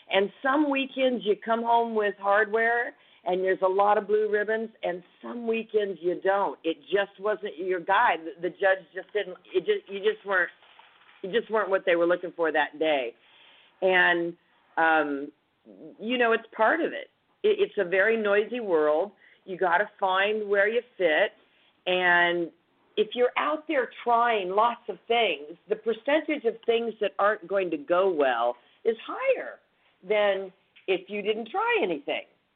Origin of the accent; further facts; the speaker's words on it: Brawley, California, United States; also born or lived in Yuma; I was born in Yuma, Arizona, and then I was raised in a little town called Brawley, California, very, very close to the Mexicali border.